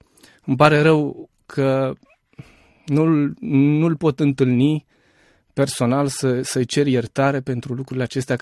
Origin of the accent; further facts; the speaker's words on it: Bucharest, Romania; Sunt din București, am crescut în București și în continuare locuiesc în București.